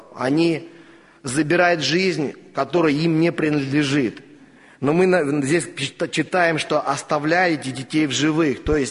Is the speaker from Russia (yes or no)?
yes; Siberia, Russia; я из Сибири сам.